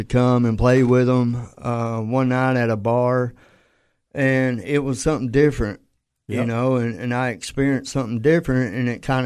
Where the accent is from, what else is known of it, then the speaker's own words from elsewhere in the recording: Livingston, Tennessee, United States; I'm 42 years old. I was born and raised in Livingston, Tennessee. Grew up here my whole entire life.